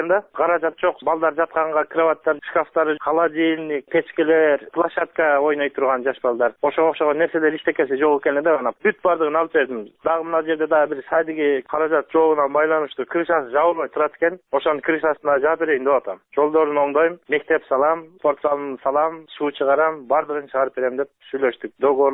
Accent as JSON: {"language": "Kyrgyz", "town": "Osh", "region": "Osh Region", "country": "Kyrgyzstan", "said": "Мен кыргызмын, ошо кыргызстандын эле жаранымын, менден башка эч ким жок. Мен оштон болом."}